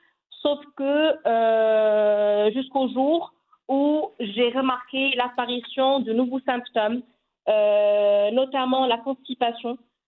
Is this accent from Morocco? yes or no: yes; Casablanca, Casablanca-Settat, Morocco; j'ai 27 ans. Je suis de Casablanca, j'ai toujours habité à Casa et je suis d'origine de Khribga.